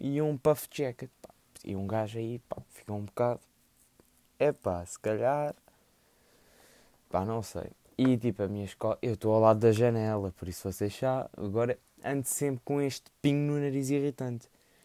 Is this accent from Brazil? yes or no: no; Lisbon, Portugal; não sou dos Açores nem da Madeira, sou de Portugal, tipo, malta sabe disso, tipo, pelo sotaque, nota-se que eu sou de Lisboa.